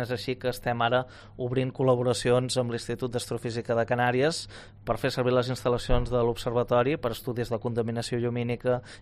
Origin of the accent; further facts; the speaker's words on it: Catalonia, Spain; La meva història personal precisament és que he intentat construir el centre que a mi em va faltar de petit a l'Empordà.